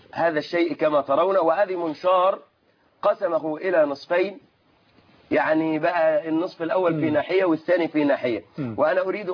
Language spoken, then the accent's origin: Arabic; Sharqia Governorate, Egypt; أنا من الشرقية خدت بالك